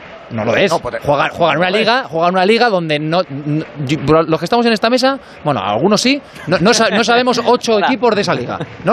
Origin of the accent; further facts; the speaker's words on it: Madrid, Community of Madrid, Spain; Yo soy de Madrid y quería que viniera, claro que sí